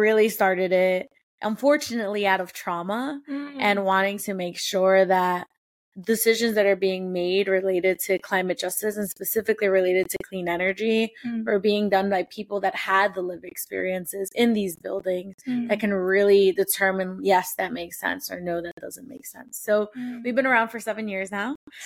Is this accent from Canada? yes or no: no; New York City, New York, United States; So I'm a native New Yorker. Like, I'm born and raised in New York. I'm going to probably die here.